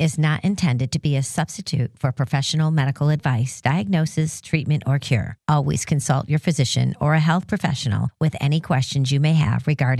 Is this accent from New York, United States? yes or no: yes; New York, United States; now in Texas, United States; Even though I grew up in New York, I'm a Texas girl now.